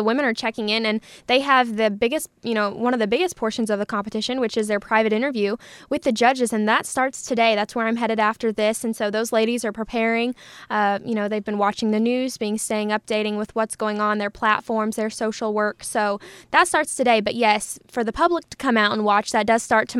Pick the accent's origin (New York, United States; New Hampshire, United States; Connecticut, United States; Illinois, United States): Illinois, United States; Danville; So my local competition was Miss East Central. I'm from Danville.